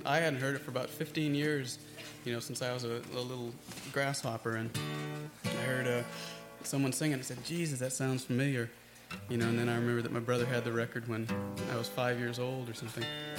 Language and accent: English; California, United States; moved away as an adult; This is a song, I'm from California, from, well, lived all my life out there until January. I've been east a couple of times, but always went back.